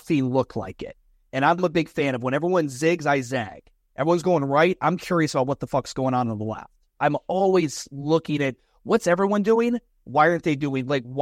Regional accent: Cleveland, Ohio, United States; also born or lived in Chicago / New Jersey; I was born in Chicago. I lived a lot of different places, but Cleveland, Ohio is home for me. That's where I spent the majority of my formative years. I had some time in New Jersey, but Ohio for the majority of it.

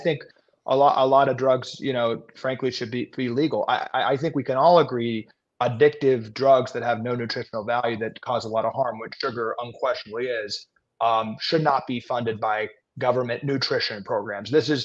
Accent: Washington, District of Columbia, United States; But I grew up in Washington, D.C., and my dream was to, you know, impact public policy in the United States.

